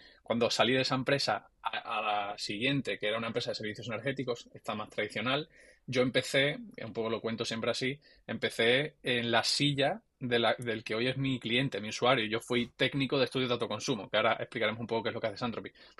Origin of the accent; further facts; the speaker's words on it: Jerez de la Frontera, Andalusia, Spain; born there; now in Cantabria, Spain; Jerezano de nacimiento, a la gente le suele sorprender porque ya no tengo mucho acento.